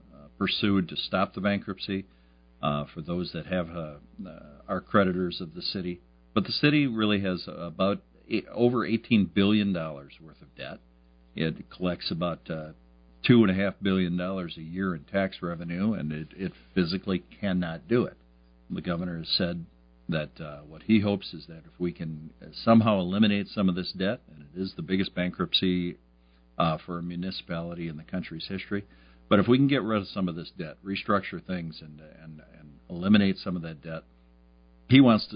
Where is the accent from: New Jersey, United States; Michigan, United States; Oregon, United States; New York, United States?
Michigan, United States; So we can't comprehend the kind of problems they have in Detroit when we're from West Michigan.